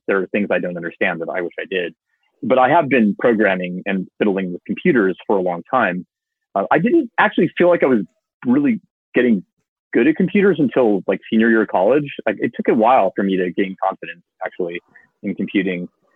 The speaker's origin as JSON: {"language": "English", "region": "California", "country": "United States", "tie": "born or raised there", "said": "I grew up in Southern California, so it was nice to be back home."}